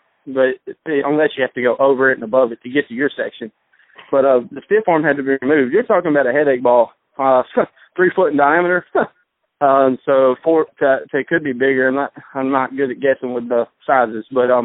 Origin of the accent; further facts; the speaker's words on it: Nashville, Tennessee, United States; I'm from Nashville, Tennessee.